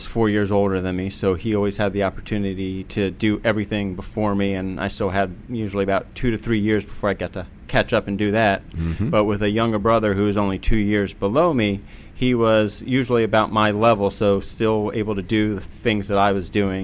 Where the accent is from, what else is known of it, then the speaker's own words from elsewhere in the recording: Potomac, Maryland, United States; I am from Potomac, Maryland.